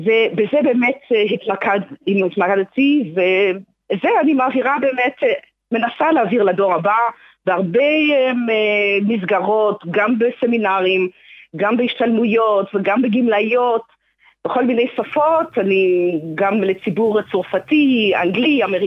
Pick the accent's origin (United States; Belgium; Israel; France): Belgium; Antwerp, Flanders; אני גדלתי באנטוורפן שבבלגיה, שכל הקהילה שם הייתה באמת מורכבת מניצולי שואה, מפולין והונגריה